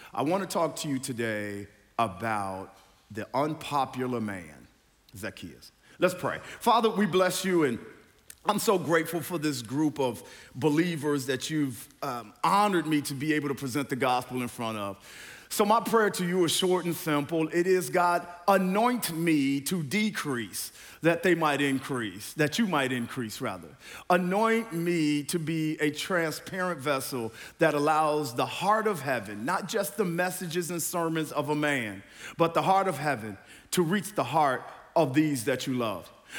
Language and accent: English; Missouri, United States; now in San Diego, United States; I am originally from Missouri. I came out here to play professional football with the San Diego Chargers